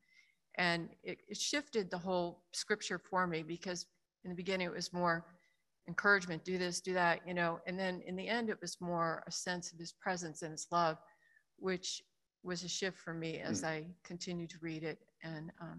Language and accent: English; United States; And as an American middle income, I read that and it's like, I don't really worry about those things